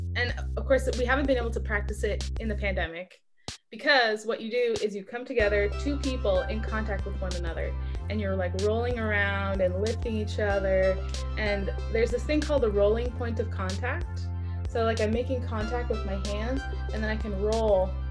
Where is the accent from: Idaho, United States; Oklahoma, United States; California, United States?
California, United States; Santa Barbara; also born or lived in Vermont; Yep, I was born and raised in Santa Barbara.